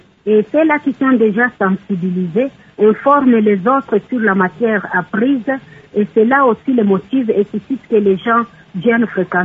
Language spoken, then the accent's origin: French; Uvira, South Kivu, DR Congo; Comme chez nous à Ouvira, il y a pas mal de quartiers